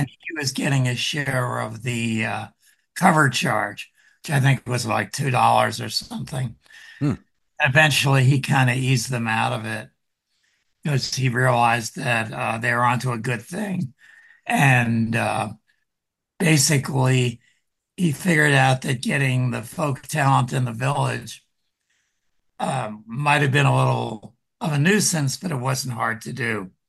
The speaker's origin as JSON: {"language": "English", "town": "Philadelphia", "region": "Pennsylvania", "country": "United States", "lives_now": "New York, United States", "said": "I am from Philadelphia originally, mm-hmm. and I came to New York to go to graduate school at Columbia in sociology"}